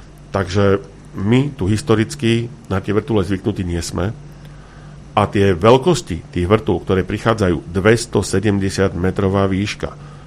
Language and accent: Slovak; Bratislava, Bratislava Region, Slovakia; moved away; Ja som osobne z Bratislavy. Presťahoval som sa odtiaľ, lebo som chcel žiť trošku viac v prírode, v kľude